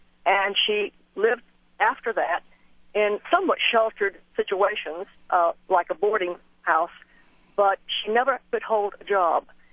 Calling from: Naples, Florida, United States; from Naples, Florida.

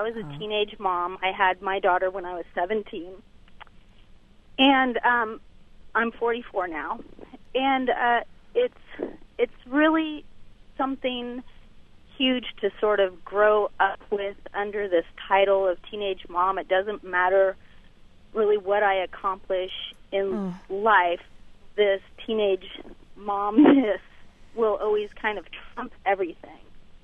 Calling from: Lake Tahoe, California, United States; Hi, I'm calling from the Lake Tahoe area.

